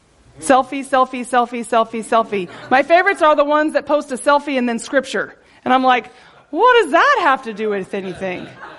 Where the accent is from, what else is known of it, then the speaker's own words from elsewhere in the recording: Texas, United States; So I am from Texas, and when I was home in Texas, when Matt and I were first married